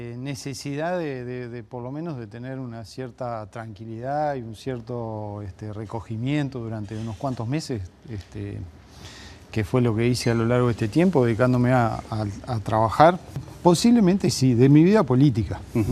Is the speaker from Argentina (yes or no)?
no; Paysandú, Uruguay; Yo nací allá en Paysandú, en el barrio obrero. Empecé a trabajar cuando tenía 9 años haciendo cinchas de caballo.